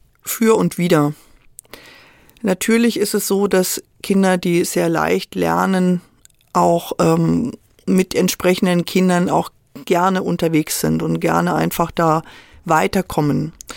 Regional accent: Thuringia, Germany; Also ich bin ja in Thüringen zur Schule gegangen und an einer polytechnischen Oberschule.

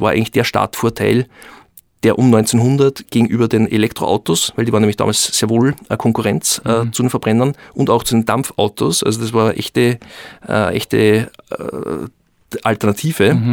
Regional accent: Austria; born there; also ich bin ein gebürtiger Österreicher

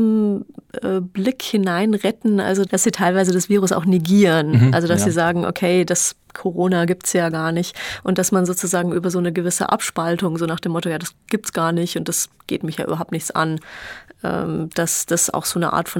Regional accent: Germany; Ich meine, wir als Deutsche müssen ja da sowieso super vorsichtig sein

